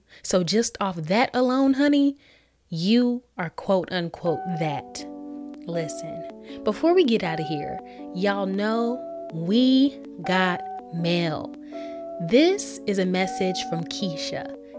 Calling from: Atlanta, Georgia, United States; I wanted to let you know that I am listening in from Atlanta.

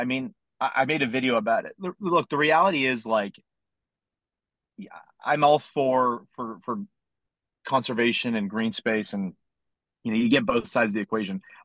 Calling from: Ontario, Canada; No, I'm in Ontario. Yeah. I'm up north

